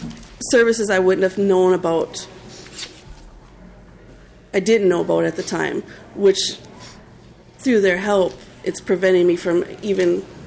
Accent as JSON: {"language": "English", "town": "Duluth", "region": "Minnesota", "country": "United States", "said": "I'm from Duluth, Minnesota."}